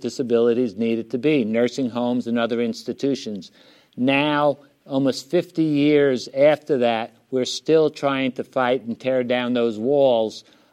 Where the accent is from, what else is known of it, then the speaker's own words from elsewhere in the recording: New York City, New York, United States; I kid around a lot that I'm from the South, but it's the South Bronx.